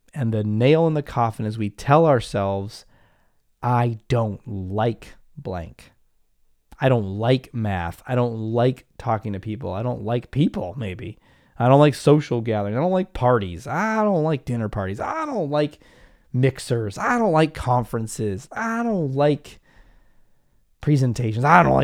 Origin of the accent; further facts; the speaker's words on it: United States; even I grew up in the United States, even in the US.